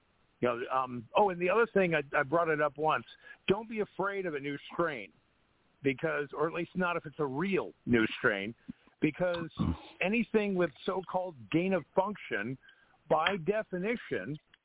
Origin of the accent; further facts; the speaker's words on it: California, United States; Well, and I grew up in Orange. I grew up in Orange County, right next door.